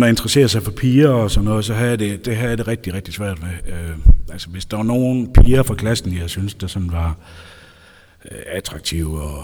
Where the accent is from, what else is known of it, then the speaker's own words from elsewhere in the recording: Aarhus, Central Denmark Region, Denmark; born there; Men jeg er født i Aarhus